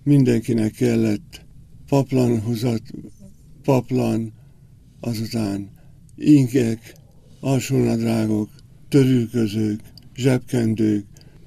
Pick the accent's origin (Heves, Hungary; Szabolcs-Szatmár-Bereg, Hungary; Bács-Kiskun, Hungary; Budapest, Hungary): Heves, Hungary; Markaz; nálunk Markazon, mert onnan származom bizonyos szempontból. Kisgyerekkoromat ott töltöttem